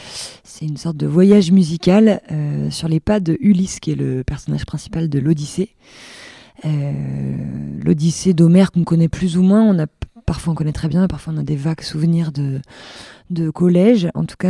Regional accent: Brittany, France; Donc nous, on vient de Bretagne et on se connaît depuis longtemps.

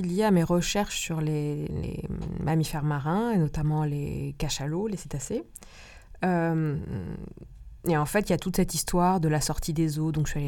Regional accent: Corsica, France; Moi, je suis née en 76 en Corse. Et au village, franchement, jusqu'au milieu des années 80, franchement, c'était le 19e siècle.

